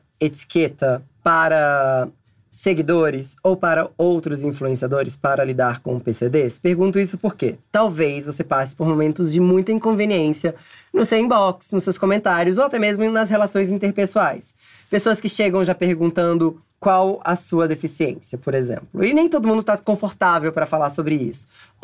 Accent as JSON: {"language": "Portuguese", "region": "Northeast Region", "country": "Brazil", "said": "tem uma expressão que, como nordestino, eu sempre usei"}